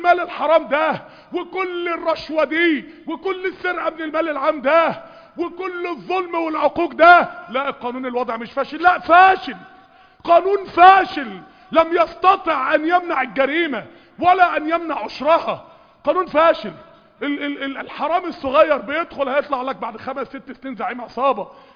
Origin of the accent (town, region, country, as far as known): Mansoura, Dakahlia, Egypt